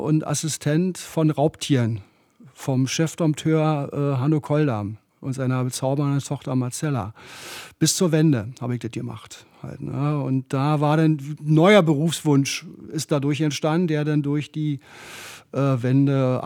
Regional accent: Berlin, Germany; in Berlin-Lichtenberg geboren, im Oskar-Ziden-Krankenhaus. Und bin aufgewachsen in Friedrichshain, im typischen Alt-Berliner Altbaugebiet halt

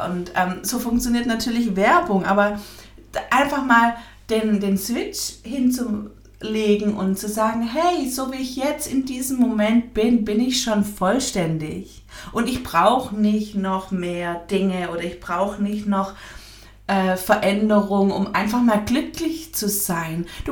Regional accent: Swabia, Germany; hier im Schwabenland, wo ich herkomme

